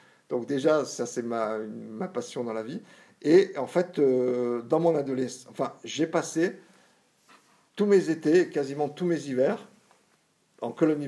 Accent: Marseille, Provence-Alpes-Côte d'Azur, France; moi qui viens d'une famille absolument pas du tout dans le métier, dans le milieu artistique, j'étais un enfant, j'ai grandi, je suis né à Marseille, très très loin de Paris et des milieux du cinéma.

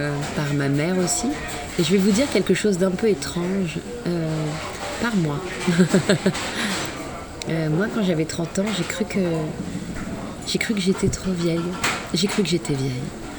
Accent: Tunisia; Je suis tunisienne et c'est juive tunisienne

